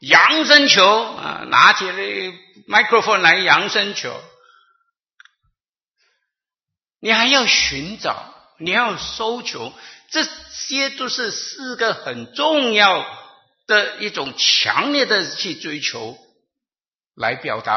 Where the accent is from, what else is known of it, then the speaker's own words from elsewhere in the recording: Malaysia; 我出生在马来西亚，你们知道马来西亚。我住的村子里头从来没有看过基督徒